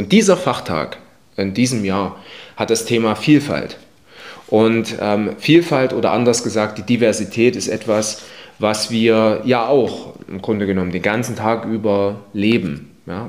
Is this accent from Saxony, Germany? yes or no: yes; Saxony, Germany; wir kommen aus dem Erzgebirge, unser Verein ist dort so ein Stück weit ja, groß geworden.